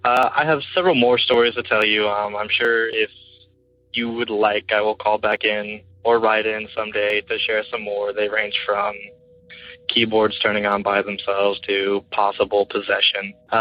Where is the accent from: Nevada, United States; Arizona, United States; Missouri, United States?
Missouri, United States; Springfield; I am from Springfield, Missouri. I have one story for you from when I was younger, about 12 years ago. I grew up in the country, outside of Springfield.